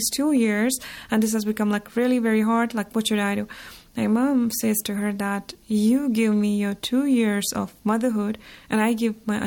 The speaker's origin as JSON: {"language": "English", "region": "Jammu and Kashmir", "country": "India", "lives_now": "Iran"}